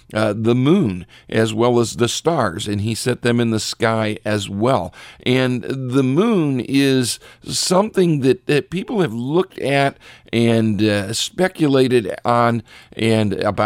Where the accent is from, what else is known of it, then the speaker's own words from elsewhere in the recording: Richfield, Ohio, United States; I remember as a boy growing up in Richfield, Ohio, before too many of the lights were in the area, on a clear night, you could see the Milky Way